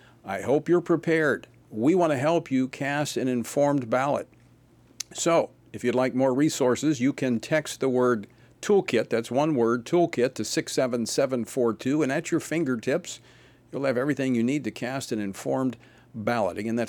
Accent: Baton Rouge, Louisiana, United States; In my hometown of Baton Rouge, one man is stepping up to make a difference.

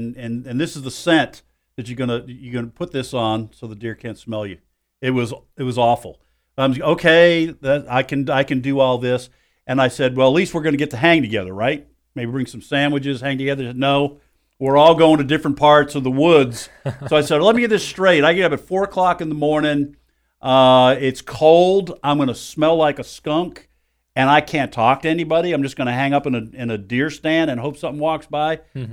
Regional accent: Boston, Massachusetts, United States; Now my wife is from Mississippi. I'm from the Boston area.

